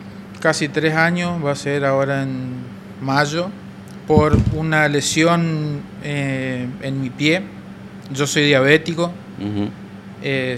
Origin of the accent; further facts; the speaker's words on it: Reconquista, Santa Fe, Argentina; Soy de acá de Reconquista, del barrio Parque.